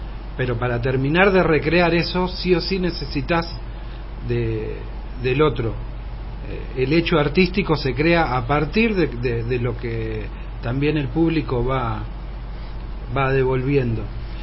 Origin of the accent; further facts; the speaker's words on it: Rosario, Santa Fe, Argentina; A mí me tocó criarme en una ciudad. Yo soy rosarino, nacido y criado en Rosario, una ciudad grande que ahora tiene por lo menos unos 4 millones de habitantes.